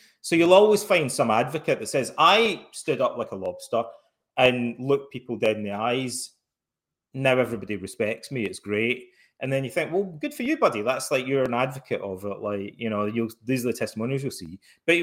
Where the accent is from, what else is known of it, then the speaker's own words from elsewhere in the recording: Scotland, United Kingdom; Try growing up in Scotland.